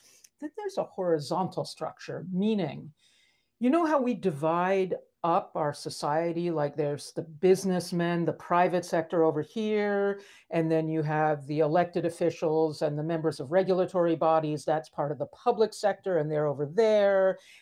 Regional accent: West Virginia, United States; I'm from West Virginia, and one of my senators is Joe Manchin.

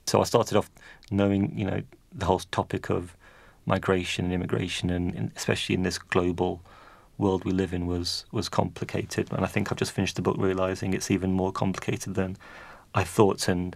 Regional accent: United Kingdom; born there; I was born in England

